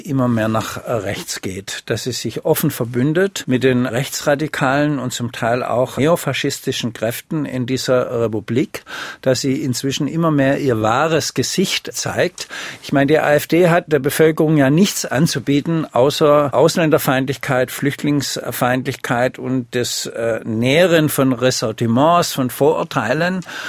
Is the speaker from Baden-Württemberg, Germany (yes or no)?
yes; Stuttgart, Baden-Württemberg, Germany; Naja, zum Beispiel in Stuttgart, wo ich herkomme